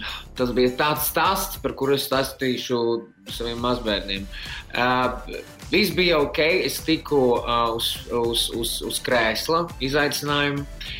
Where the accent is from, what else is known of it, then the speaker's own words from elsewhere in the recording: Liepāja, Kurzeme, Latvia; now in Riga, Latvia; es piedzimu Liepājā 29 gadus atpakaļ. Un es mācījos, dzīvoju Liepājā un pēc skolas es aizgāju uz Liepājas universitāti.